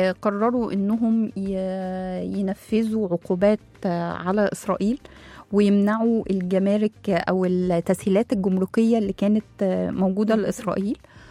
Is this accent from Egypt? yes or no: yes; Egypt; القانون عندنا في مصر بيقول ان اي حد بيحصل على جنسية اخرى بيتنشر اسمه في الجريدة الرسمية